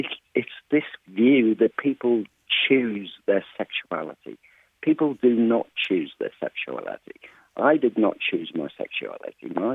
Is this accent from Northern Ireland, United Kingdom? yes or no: yes; Belfast, Northern Ireland, United Kingdom; born there; now in London, United Kingdom; I was born in Sandy Row. I've been away from Northern Ireland for over 40 years. I moved back to Northern Ireland through circumstances a couple of years ago, and I moved away again